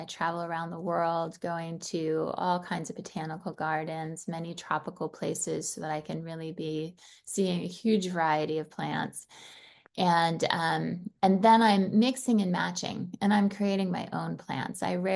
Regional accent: California, United States; now in Utah, United States; So, you know, I came from California and moved to Utah where I started doing this body of work. So coming from a very liberal, open state to going to a much more quiet, conservative state, right?

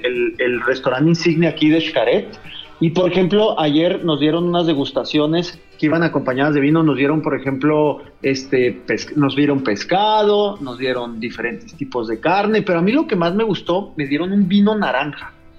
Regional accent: Chihuahua, Mexico; No crean que estoy diciendo a Papaxoa porque soy de Chihuahua, no.

